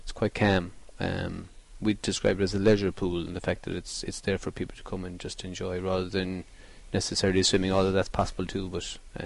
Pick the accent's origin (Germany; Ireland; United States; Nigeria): Ireland; Killarney, Munster; I was born and raised in Killarney. Yeah, right here. So, yeah, Killarney boy.